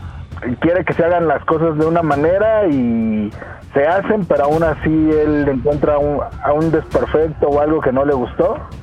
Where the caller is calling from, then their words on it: Azcapotzalco, Mexico City, Mexico; De Azcapotzalco.